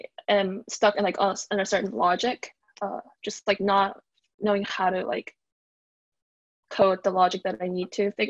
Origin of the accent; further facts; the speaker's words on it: Oklahoma, United States; I'm from Oklahoma